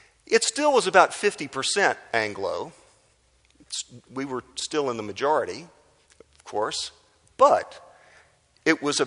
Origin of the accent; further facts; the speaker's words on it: Houston, Texas, United States; where we grew up in Houston, where I had grown up, it was such a lily white area.